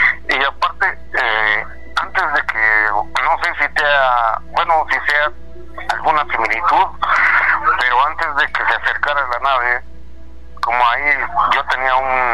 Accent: Mexico City, Mexico; Yo soy de la Ciudad de México, pero estoy ahorita en Oaxaca.

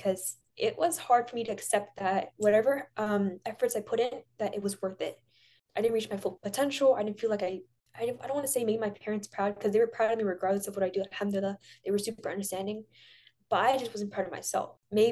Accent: Pakistan; I'm Desi, I'm from Pakistan.

